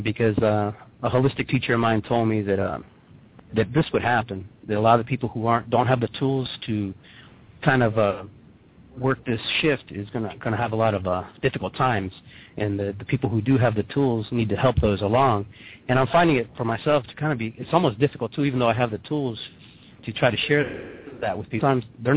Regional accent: Peru; now in Columbus, United States; We're from Peru, too. I don't know if you knew that. My sister and I were born in Peru.

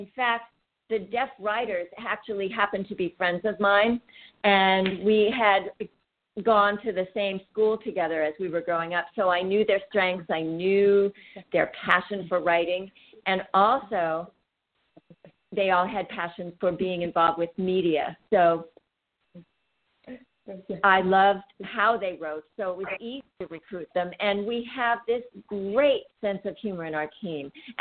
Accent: New York City, New York, United States; I grew up in New York City, and we know that there's a diverse population here.

